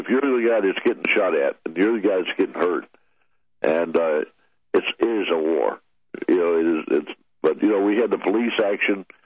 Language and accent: English; Topsy, Louisiana, United States; Well, I grew up in Southwest Louisiana. I grew up on a farm outside Topsy, Louisiana, which if you haven't heard of, that's just outside Gillis, Louisiana.